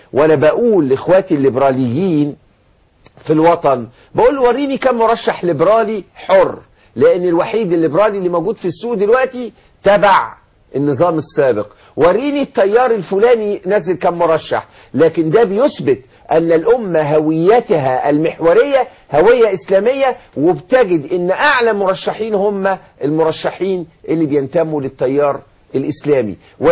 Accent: Egypt; إحنا كلنا كمصريين

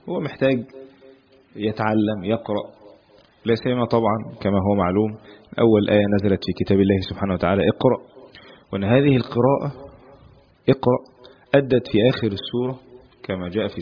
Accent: Egypt; اللي ده موجود في كل الدول على فكره مش بس عندنا في مصر

